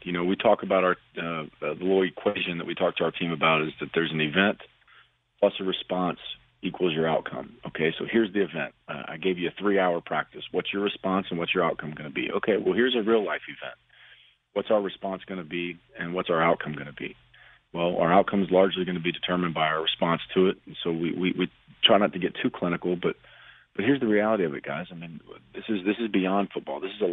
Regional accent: Louisiana, United States; And having been in hurricanes growing up in South Louisiana

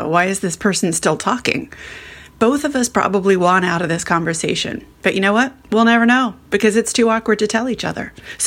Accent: Melbourne, Victoria, Australia; from Melbourne, Australia, and my cocktail chatter is very meta.

